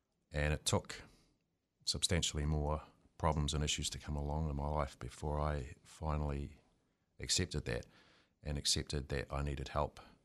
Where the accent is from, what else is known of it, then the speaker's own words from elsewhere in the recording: Wellington, New Zealand; I was raised in Wellington, New Zealand, and my upbringing was basically lower middle class, and I had a pretty good childhood.